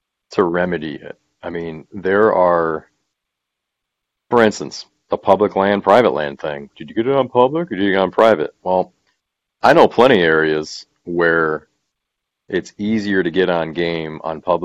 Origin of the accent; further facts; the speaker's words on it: Michigan, United States; I understand it. I'm from Michigan. I've hunted out of tree stands. I've hunted deer.